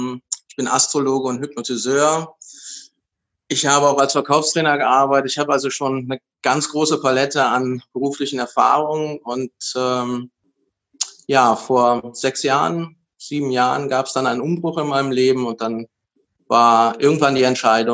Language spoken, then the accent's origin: German; Cologne, North Rhine-Westphalia, Germany; now in Berlin, Germany; Ich komme eigentlich aus Köln, bin eine kölsche Jung und mich hat es wegen der Liebe nach Berlin verschlagen.